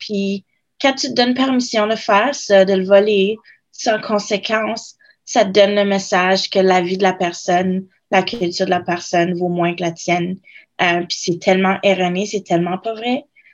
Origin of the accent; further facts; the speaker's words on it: Ontario, Canada; surtout en tant que femme, surtout en tant que franco-ontarien